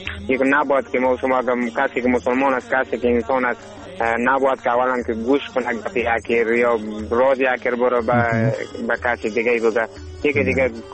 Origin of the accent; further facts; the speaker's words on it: Afghanistan; همه ما شما افغان هستیم.